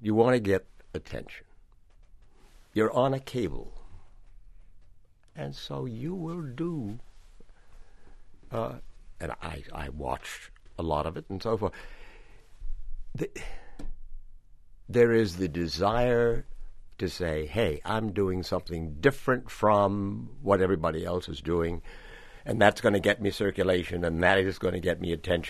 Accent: Brookline, Massachusetts, United States; The course he followed took him through Brookline, which is my hometown, by the way.

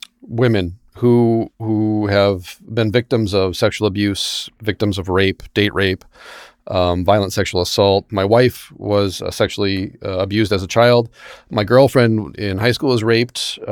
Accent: Ireland; I'm a recovering drug addict and I'm Irish.

